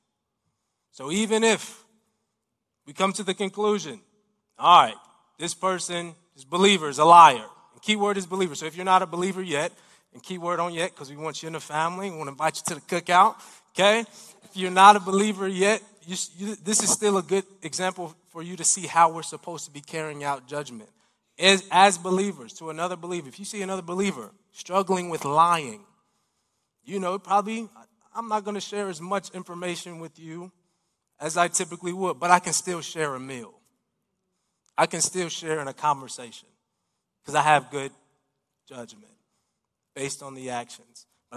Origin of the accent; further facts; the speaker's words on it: Chicago, Illinois, United States; I grew up in Chicago, born and raised, fun fact.